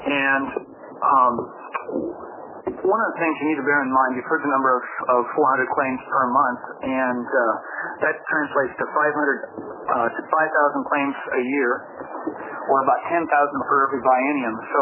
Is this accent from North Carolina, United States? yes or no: no; Eugene, Oregon, United States; from Eugene, and I'm the chairman of the Contractors Board.